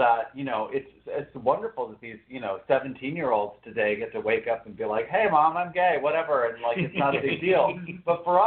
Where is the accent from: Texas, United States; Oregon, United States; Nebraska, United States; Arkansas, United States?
Texas, United States; also born or lived in New York; I'm originally from Texas, but I went to New York